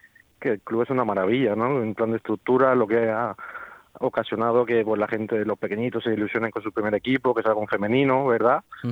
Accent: Cehegín, Region of Murcia, Spain; hace tiempo tuvimos que salir varios de aquí de Cejín a Caravaca, estuvimos ahí varios tiempos y quisimos juntarnos de nuevo en Cejín.

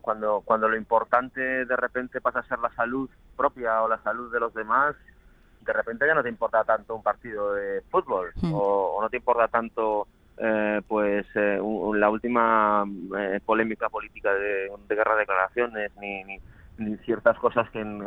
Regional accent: Pontevedra, Galicia, Spain; born there; Transcurre en Pontevedra, que es mi ciudad natal, y durante el principio de los 90.

